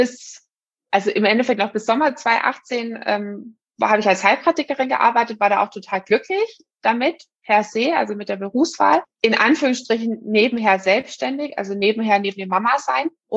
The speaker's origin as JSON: {"language": "German", "region": "Baden-Württemberg", "country": "Germany", "said": "ich bin Schwäbin, ich rechne das alles immer durch"}